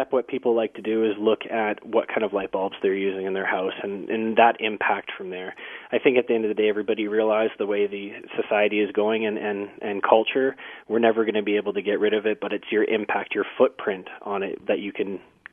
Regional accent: British Columbia, Canada; now in Jasper, Canada

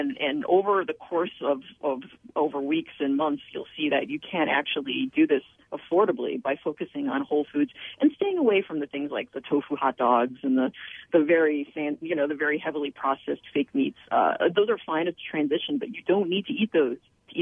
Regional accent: New England, United States; my folks are from Venezuela, but I was born here in the United States, New England. And while I grew up with a lot of Venezuelan food at home in New England

